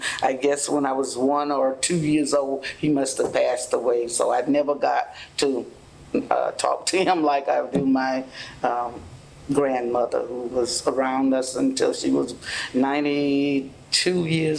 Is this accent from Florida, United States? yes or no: yes; DeLand, Florida, United States; born there; now in Fort Myers, United States; I was born in DeLand, Florida, way back in March 8th, 1941. But I came to Fort Myers ever since the 1965.